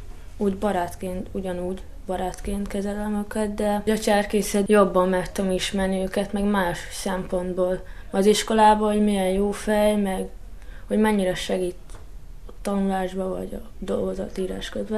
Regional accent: Hungary; ha mondjuk külföldön vagyok, akkor kérdeznek valamit hazámról, mert megtudják, hogy magyar vagyok

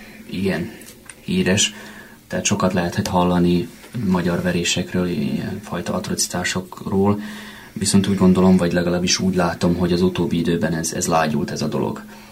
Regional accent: Bačka Topola, Vojvodina, Serbia; born there; Így én a szomszéd városkában, Bácskatopolyában születtem.

